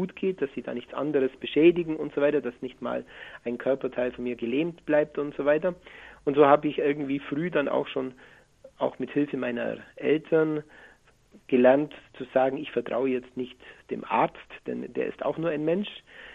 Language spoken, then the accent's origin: German; Gundelfingen an der Donau, Bavaria, Germany; Und so bin ich auch in die Pfarrgemeinde hineingewachsen, in Gundelfingen an der Donau, wo ich aufgewachsen bin, war viele Jahre Ministrant